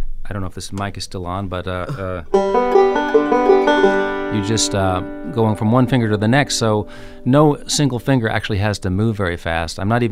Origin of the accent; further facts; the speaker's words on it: New York, United States; But as a New Yorker, I was really confused as to why I was playing it.